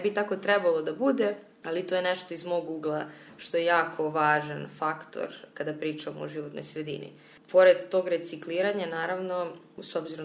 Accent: Kovačica, Vojvodina, Serbia; pošto dolazim iz Kovačice pokrivam slovački jezik

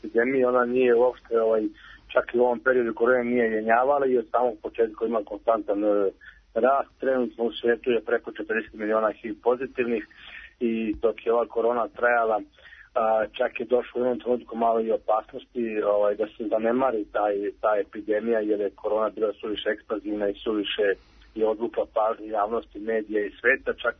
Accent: Novi Sad, Vojvodina, Serbia; Ja sam inače iz Novog Sada, ne iz Beograda

